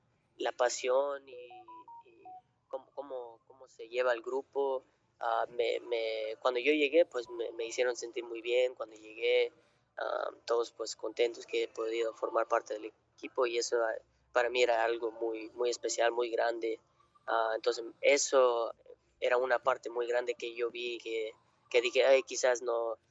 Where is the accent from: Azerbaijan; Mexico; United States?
United States; New Jersey; Tengo unos tíos allá también de donde yo soy, en New Jersey, que son salvadoreños también.